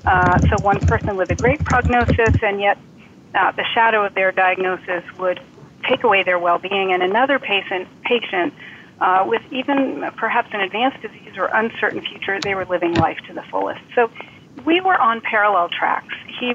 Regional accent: Vermont, United States; So I now work in an outpatient oncology clinic in my home state of Vermont.

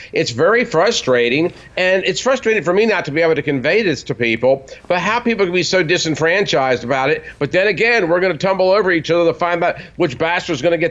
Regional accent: Baltimore, Maryland, United States; now in Birmingham, United States; places like Baltimore, my hometown, Atlanta, where two of my children were born. I live in Birmingham, Alabama.

